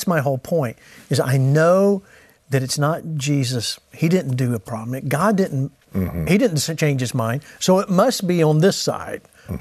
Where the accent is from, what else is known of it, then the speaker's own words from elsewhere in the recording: Georgia, United States; I grew up, you know, when you're in the South, I'm from Georgia, everybody's Southern Baptist.